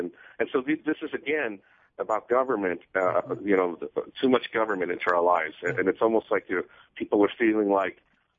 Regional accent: San Francisco, California, United States; now in Colorado, United States; when I grew up in the Bay Area, San Francisco, and so sometimes people just laugh about that. They go, wow, you went through all that, and then you're here in Colorado the last 3 years.

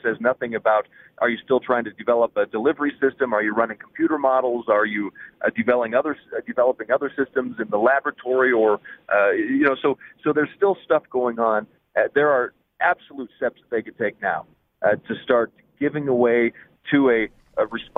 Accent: Yuma, United States; Well, first of all, those are fighting words to say I'm from Ray. That's that other guy. I'm from Yuma.

